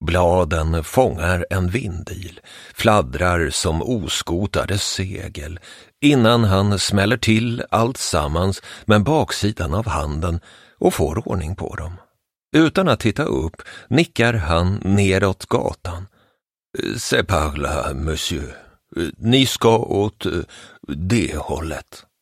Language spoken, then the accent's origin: Swedish; Sweden; Nej då, inte alls. Jag är svensk och söker huset där en landsman, Ivar Kryger, bodde.